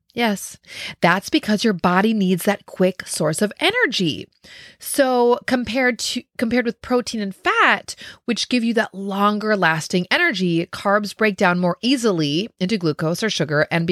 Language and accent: English; Minnesota, United States; I'm from Minnesota, so I say pop.